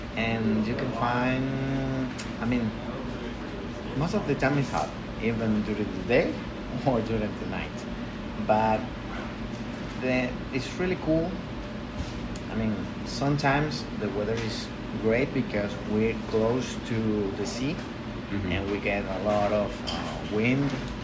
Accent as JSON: {"language": "English", "town": "Puerto La Cruz", "region": "Anzoátegui", "country": "Venezuela", "second_language": "English", "said": "I'm from Anzoátegui, as I told you, and specifically from Puerto La Cruz, as a city in Anzoátegui."}